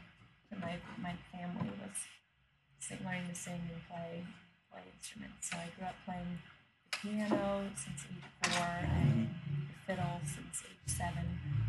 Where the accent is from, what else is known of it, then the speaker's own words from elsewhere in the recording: Charlottesville, Virginia, United States; I grew up outside of Charlottesville, Virginia, so out in the country on a little farm that my dad took care